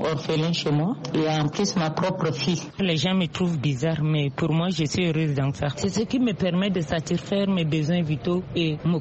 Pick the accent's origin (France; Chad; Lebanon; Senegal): Chad; Moundou, Logone Occidental; born there; Je suis née le 16-8-1986 à Mundu, de père et mère Ngambaye.